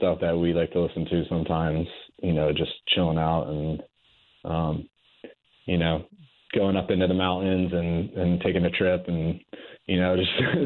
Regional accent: Philadelphia, Pennsylvania, United States; Yeah, so I'm from Philadelphia.

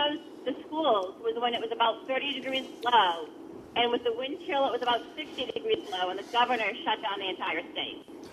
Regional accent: Massachusetts, United States; also born or lived in Minnesota; I am from Massachusetts, but my husband and I lived in Minnesota for about 5 years.

